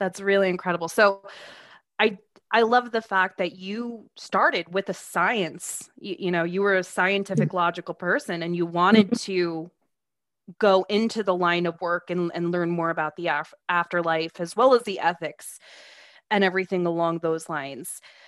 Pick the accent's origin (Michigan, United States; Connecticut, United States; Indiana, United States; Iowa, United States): Connecticut, United States; And I love hearing about all of the amazing places to visit in my neck of the woods, because I'm from Connecticut.